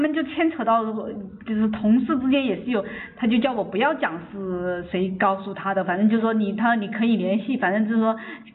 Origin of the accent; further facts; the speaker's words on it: Anhui, China; 没有，安徽的。